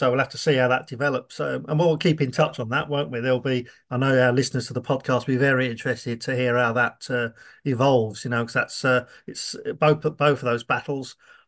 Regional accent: Northampton, East Midlands, United Kingdom; I come from Northampton in the Midlands in England

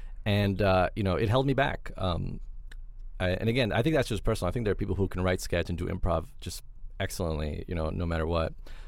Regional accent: New York City, New York, United States; I'm from New York City, I would go to UCB quite regularly.

